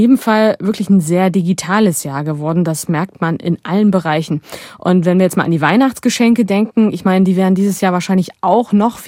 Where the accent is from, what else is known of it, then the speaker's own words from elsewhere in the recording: Aue, Saxony, Germany; Ich komme ja aus Aue im Erzgebirge.